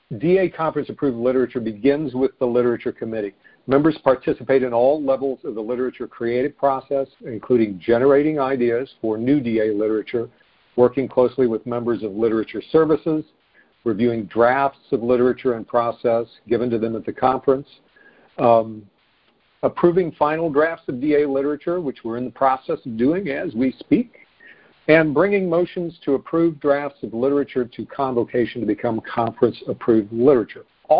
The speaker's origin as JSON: {"language": "English", "town": "Chicago", "region": "Illinois", "country": "United States", "said": "from Chicago, as mentioned, and I am a debtor and a business owner."}